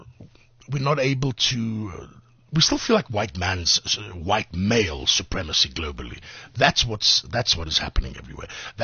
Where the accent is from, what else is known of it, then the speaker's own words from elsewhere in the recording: South Africa; In South Africa, we're not a melting pot. We are Khoza, we are Zulu, we are Greek, we are Italian, we are Irish.